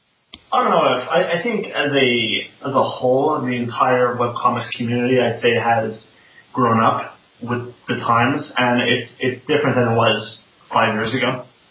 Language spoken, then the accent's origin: English; Canada; I'm Canadian, I'm Jewish